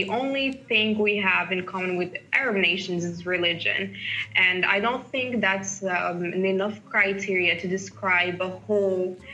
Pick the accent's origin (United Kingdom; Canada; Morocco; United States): Morocco; Rabat, Rabat-Salé-Kénitra; English is a second language; I'm from Morocco. And I also identify as North African, but with African heritage mostly.